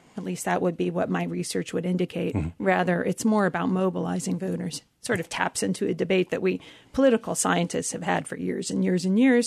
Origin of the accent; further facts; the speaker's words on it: Kansas, United States; When I was growing up in Kansas, the first woman senator in Kansas was Nancy Lyndon Kassebaum.